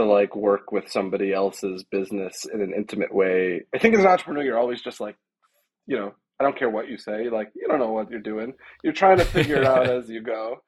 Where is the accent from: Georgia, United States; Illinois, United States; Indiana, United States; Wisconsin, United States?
Illinois, United States; Chicago; So growing up, I grew up in Chicago